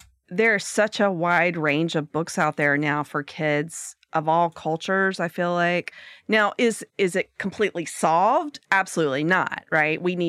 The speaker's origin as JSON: {"language": "English", "region": "the South", "country": "United States", "tie": "born or raised there", "said": "I'm a white woman, right? I grew up in the South."}